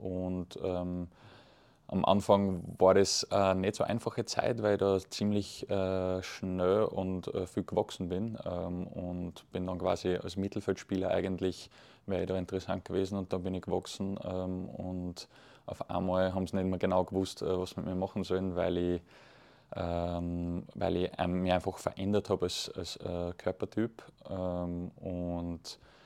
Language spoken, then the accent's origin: German; Eferding, Upper Austria, Austria; also born or lived in Christkirchen; ich bin in Christkirchen geboren in Oberösterreich, bin dann in Eferding aufgewachsen